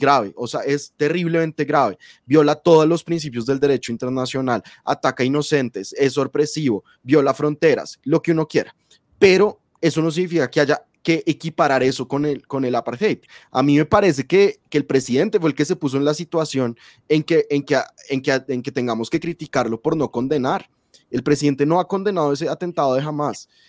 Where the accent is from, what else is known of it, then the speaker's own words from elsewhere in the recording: Colombia; Y pues a mí me deja como colombiano un pésimo sin sabor, o más bien un muy mal sabor.